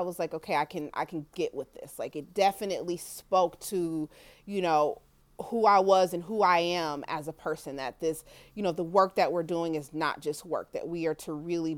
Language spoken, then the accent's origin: English; Kansas City, Missouri, United States; Yeah, I grew up in Kansas City, Missouri, and was a Royals fan.